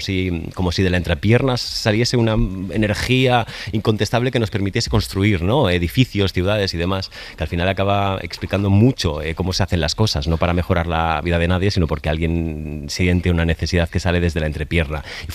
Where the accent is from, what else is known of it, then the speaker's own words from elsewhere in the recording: Catalonia, Spain; Porque yo soy catalán, entonces los catalanes que nacimos a finales de los 90